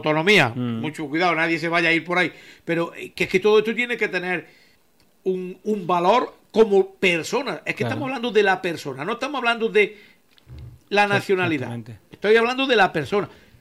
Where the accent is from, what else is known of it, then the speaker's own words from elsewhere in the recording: Andalusia, Spain; yo soy andaluz